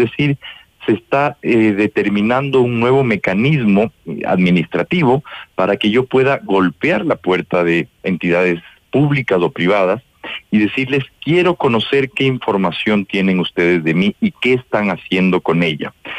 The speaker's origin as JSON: {"language": "Spanish", "country": "Ecuador", "said": "nosotros como ecuatorianos tenemos consagrado el derecho a la protección de nuestros datos personales"}